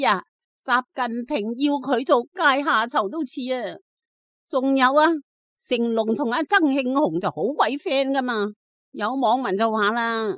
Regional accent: Hong Kong; 如果真系能够还我哋香港人自由咧，我谂大把人翻翻去香港啦。

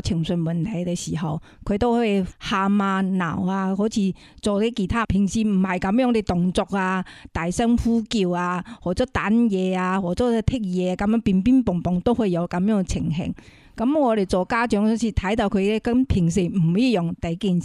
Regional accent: China; 不过有时佢有风嘅，我哋中国人成日都话系咪有风在入边啦？

